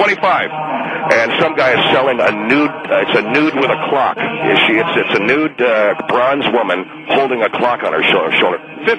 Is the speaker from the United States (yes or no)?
no; Fiji; So I was born and raised in Fiji, but I do have Indian heritage.